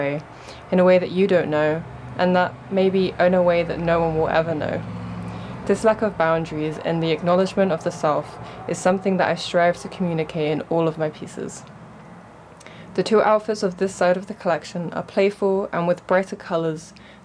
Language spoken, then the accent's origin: English; United Kingdom; I'm a British fashion designer that's still currently studying.